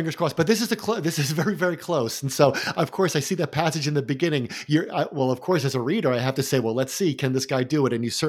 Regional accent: New Jersey, United States; safely say that nobody's walking around New Jersey feeling this about the Garden State, not to knock my home state

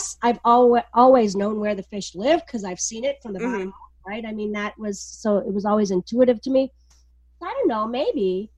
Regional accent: Wisconsin, United States; I grew up in Wisconsin on Lake Michigan. And so we dive the shipwrecks of the Great Lakes.

